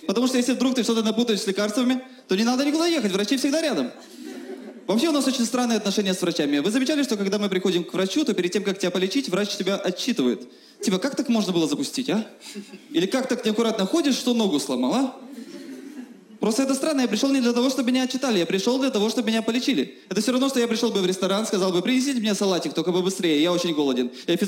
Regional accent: Odesa, Odesa Oblast, Ukraine; Например, в Одессе, откуда я родом, лечить зубы в 3 раза дешевле.

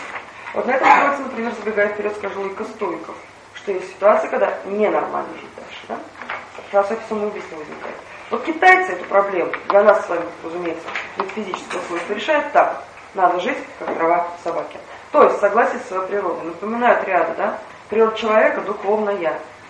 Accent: Moscow, Russia; Я из Москвы.

